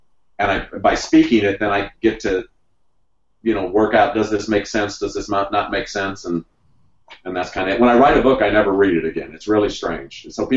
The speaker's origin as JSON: {"language": "English", "region": "Missouri", "country": "United States", "said": "I come from Missouri, where a state where Washington has an R."}